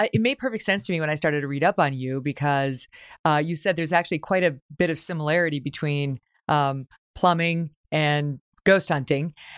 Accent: Syracuse, New York, United States; also born or lived in Albany; I grew up in Syracuse and Albany

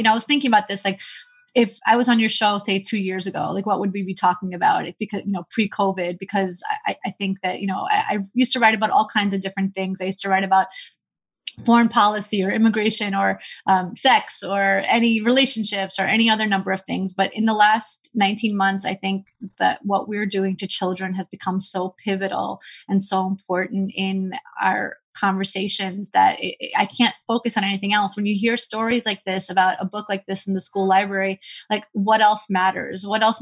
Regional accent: Brooklyn, New York, United States; I live in Brooklyn. Again, I grew up in Brooklyn. I was in deeper in Brooklyn, the part of Brooklyn you really don't hear about.

